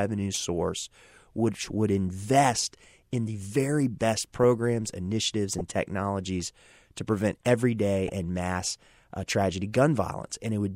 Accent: Orlando, Florida, United States; So, you know, I am from Orlando.

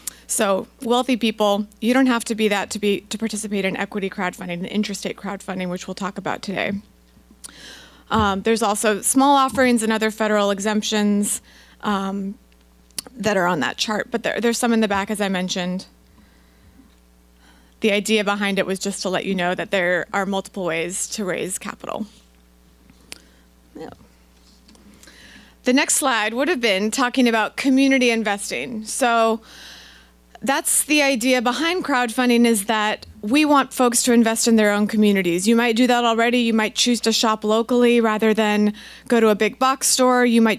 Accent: Sitka, Alaska, United States; now in Anchorage, United States; So as Tim mentioned, I grew up in Sitka, so I always love the opportunity to leave Anchorage and get a little closer to the ocean.

